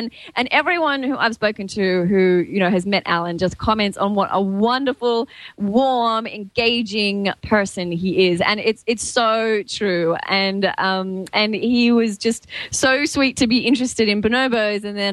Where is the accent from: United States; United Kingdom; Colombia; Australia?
Australia; Dr. Kiki, I am from Australia. You know how far away that is?